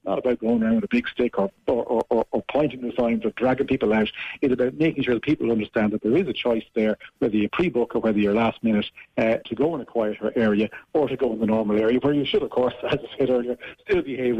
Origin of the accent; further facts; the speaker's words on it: Dublin, Leinster, Ireland; my mother's from Cork and I'm from Dublin